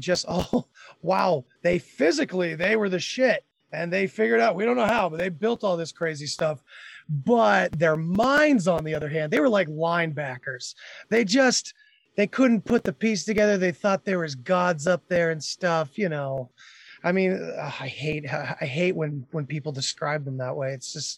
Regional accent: Massachusetts, United States; And I was from Massachusetts too, but my friend and I took off to Oregon because his brother lives out there.

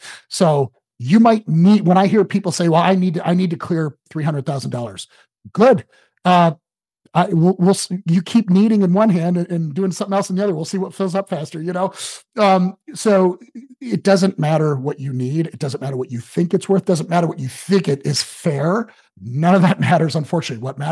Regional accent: Detroit, Michigan, United States; My biggest problem growing up, I grew up in Metro Detroit, had an incredible family.

